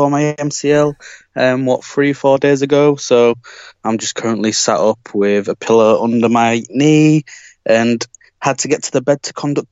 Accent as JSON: {"language": "English", "town": "Hull", "region": "Yorkshire and the Humber", "country": "United Kingdom", "said": "I'm from Hull in England"}